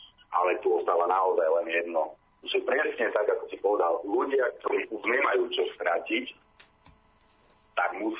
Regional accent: Bratislava, Bratislava Region, Slovakia; Ja som takisto z Bratislavy a nie som žiadny milionár.

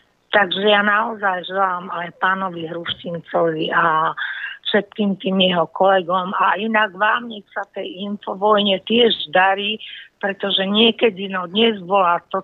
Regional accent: central Slovakia, Slovakia; now in Senica, Slovakia; Poslucháčka aj zo Senice, aj s trvalým pobytom v Rezúcej, čiže na teraz zo Záhoria a inak ako Slovenka zo stredného Slovenska.

